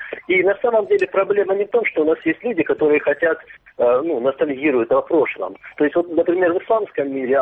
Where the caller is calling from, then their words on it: Luhansk Oblast, Ukraine; вот я из Луганской области.